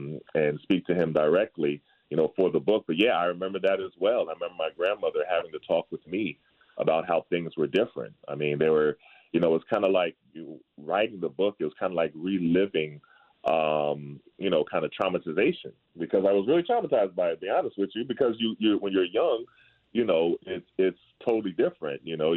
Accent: Tulsa, Oklahoma, United States; also born or lived in Harlem, United States; because I was born in Harlem, but then I moved to Tulsa, Oklahoma.

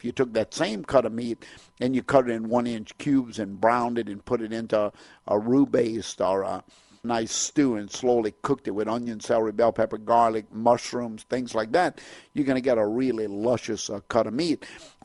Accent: Louisiana, United States; Well, I thought they knew I was from Louisiana.

